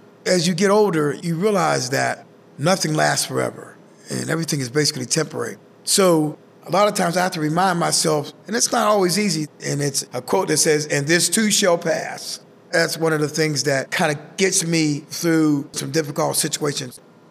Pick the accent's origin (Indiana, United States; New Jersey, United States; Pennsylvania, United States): Pennsylvania, United States; Swissvale; also born or lived in Homewood; I'm actually from Homewood, and I grew up in Swissville.